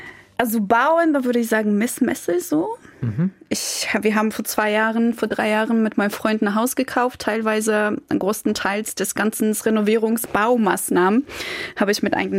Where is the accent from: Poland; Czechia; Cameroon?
Poland; Koszalin, West Pomeranian Voivodeship; German is a second language; now in Germany; Direkt an der Ostsee. Und dort bin ich geboren, dort bin ich groß geworden. Da bin ich zur Schule gegangen, Abi geschrieben und so weiter. Und dann irgendwann bin ich, glaube ich 2012 war das, im Sommer bin ich nach Deutschland gekommen.